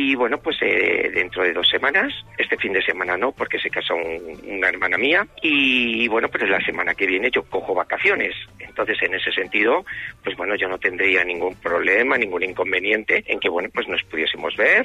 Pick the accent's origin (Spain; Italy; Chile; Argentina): Spain; San Juan de Aznalfarache, Andalusia; now in Madrid, Spain; Soy nativo de Sevilla, concretamente de San Juan de Alfarache.